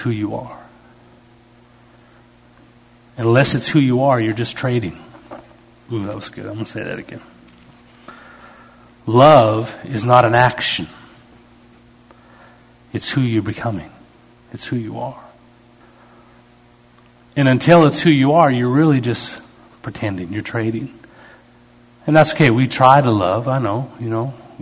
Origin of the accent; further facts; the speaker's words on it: Canada; I'm really a professional, being Canadian and dry sense of humor.